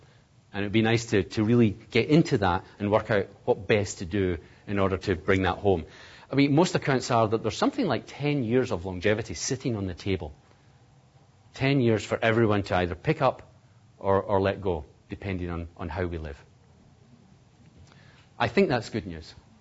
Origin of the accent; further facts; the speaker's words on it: Scotland, United Kingdom; I, of course, being Scottish, think of Mary, Queen of Scots.